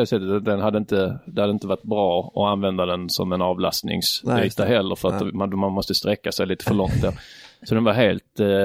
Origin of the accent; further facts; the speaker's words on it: Trelleborg, Skåne, Sweden; eftersom jag kommer från Trelleborg som är känt för sina palmer.